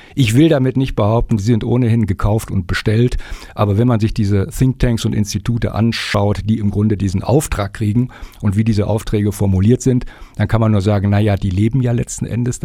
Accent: North Rhine-Westphalia, Germany; im Rheinland unterwegs gewesen, wo ich herkomme, im Bergischen Land

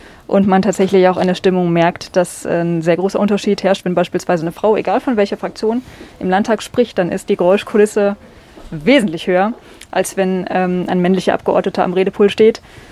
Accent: Eisenach, Thuringia, Germany; Also ich komme eigentlich aus der Nähe von Eisenach, habe in Eisenach mein Abitur abgelegt

